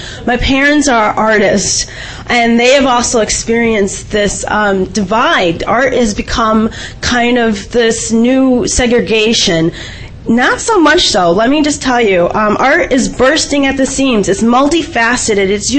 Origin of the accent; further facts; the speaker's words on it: Midwest, United States; I grew up in the Midwest. I was the only person of color all the way, even up to, through college, that was involved in arts.